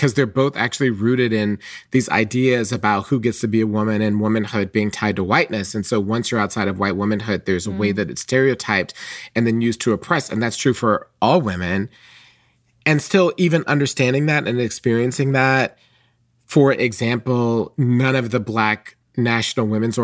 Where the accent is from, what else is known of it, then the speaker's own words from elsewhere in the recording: Atlanta, Georgia, United States; I was a trans person growing up in Atlanta in the 1980s, and my mom got Essence magazine.